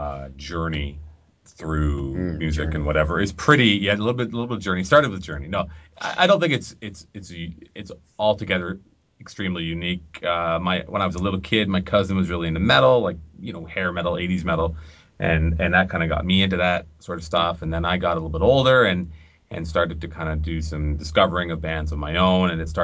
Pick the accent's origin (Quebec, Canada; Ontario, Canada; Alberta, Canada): Ontario, Canada; And when I grew up outside of Toronto, just coming down into the city to go to bigger shows or smaller shows